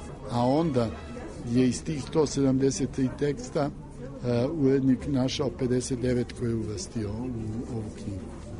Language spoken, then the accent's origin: Serbian; Belgrade, Serbia; born there; Ali i mi koji smo rođeni u Beogradu imamo obavezu prema Beogradu.